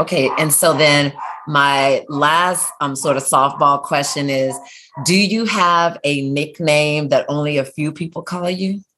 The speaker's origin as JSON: {"language": "English", "town": "Atlanta", "region": "Georgia", "country": "United States", "said": "I'm from Atlanta. Love Spelman."}